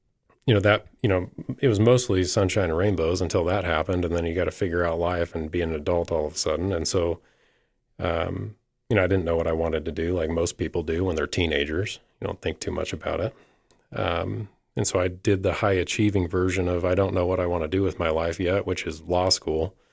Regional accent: Washington, United States; So I'm from Southwest Washington, and, you know, kind of as rural as Washington State gets on the western side. Grew up in a small town

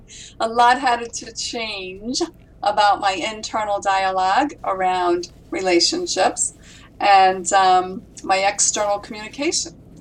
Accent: Warwick, Rhode Island, United States; I came from the East Coast of the United States, from a small town called Warwick, Rhode Island. And I like to say I grew up with a lot of loud Italians and crazy Irish people.

